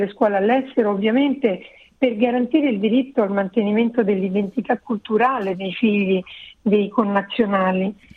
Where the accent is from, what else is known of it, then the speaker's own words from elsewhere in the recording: Rome, Lazio, Italy; moved away as an adult; also born or lived in England / Germany / Netherlands / China; now in Asia; sono nata e cresciuta a Roma, sono sposata e madre di due ragazzi di 19 e 21 anni